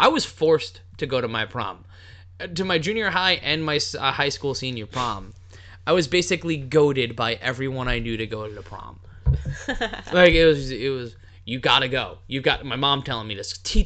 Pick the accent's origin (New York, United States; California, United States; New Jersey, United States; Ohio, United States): New York, United States; New York City; I was going to take the fucking subway in originally because I grew up in New York City.